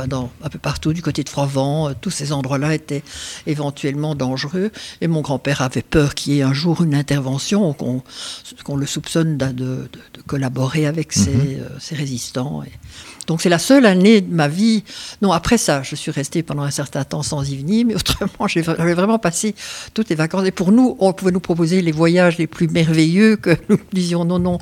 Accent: Brussels, Brussels-Capital Region, Belgium; Je suis né à Bruxelles. Mon père était un homme qui travaillait à Anvers. Donc il faisait la navette avec Anvers très régulièrement. Et j'ai été élevée à Bruxelles. J'étais élevée au lycée de Saint-Gilles

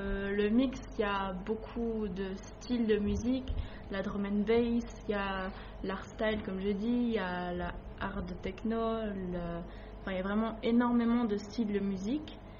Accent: Herbemont, Wallonia, Belgium; J'ai 21 ans et je viens de Herbemont.

